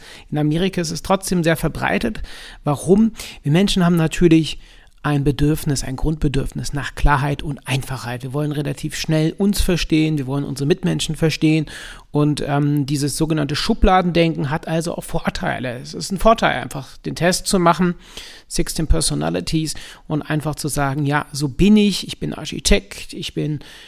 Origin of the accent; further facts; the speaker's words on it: Cologne, North Rhine-Westphalia, Germany; wie bei uns in Köln sagen immer